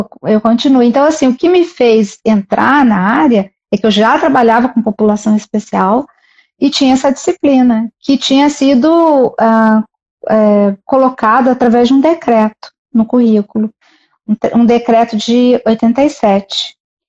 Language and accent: Portuguese; Curitiba, Paraná, Brazil; also born or lived in Londrina; Eu sou de Curitiba e eu me formei no norte do Paraná, morava em Londrina